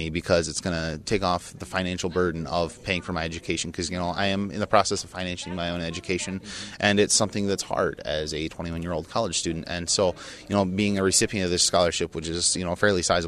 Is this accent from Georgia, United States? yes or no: no; Woolsey, South Dakota, United States; I'm originally from Woolsey, South Dakota. It's a small town just outside of Huron. Grew up on a diversified farm.